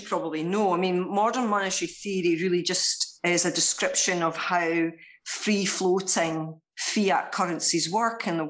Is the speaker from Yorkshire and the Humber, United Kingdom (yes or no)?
no; Scotland, United Kingdom; So this kind of wealth is quite alien for me as a Scot, but it's very common in the southeast of England.